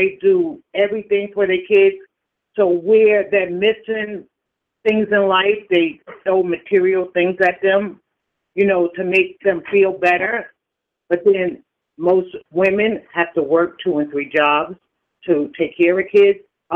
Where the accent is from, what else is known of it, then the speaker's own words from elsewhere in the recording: Yonkers, New York, United States; We only had let's say, because I'm from Yonkers, we had our Riverdale group, we had a project group.